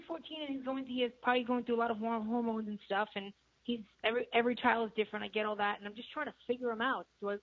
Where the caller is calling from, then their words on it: Florida, United States